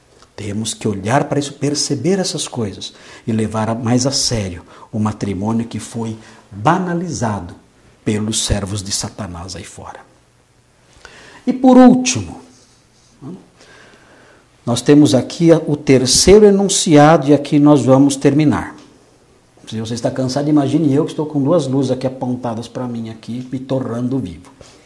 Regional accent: Tocantins, Brazil; now in São Paulo, Brazil; Eu vim de Tocantins

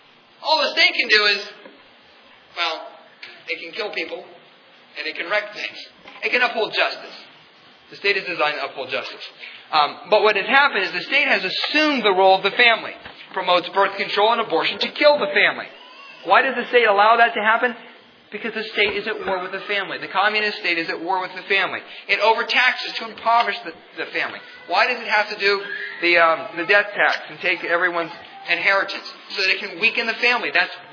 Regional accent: United States; Yes, we're citizens of America. And I thank God for my citizenship as an American.

